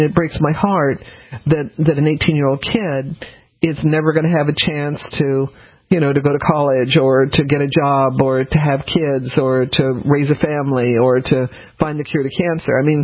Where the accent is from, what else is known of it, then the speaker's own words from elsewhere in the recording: United States; I'm the last person in the world to be against protesting. I'm an American.